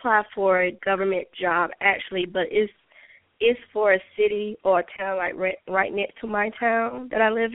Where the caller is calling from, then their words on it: Georgia, United States; Hi, ladies. … calling from Georgia.